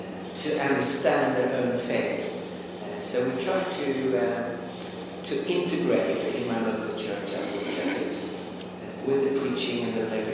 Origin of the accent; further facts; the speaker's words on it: southern Sweden, Sweden; English is a second language; now in Stockholm, Sweden; from Stockholm, Sweden, or originally I'm from the very south of Sweden. So when I speak Swedish, I have an even more peculiar accent than I have now.